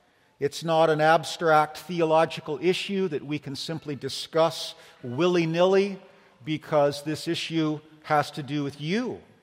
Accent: Iran; moved away as an adult; now in Canada; I'm a person from Iran who risked everything to come to Canada. I got a job. I became a hairstylist. I now own my house.

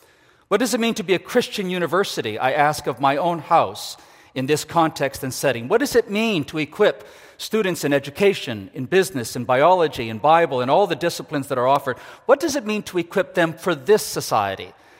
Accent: Ecuador; I grew up in Ecuador in South America. My parents were missionaries there. We would furlough, typically in Belleville, Ontario, which is where my mother was from

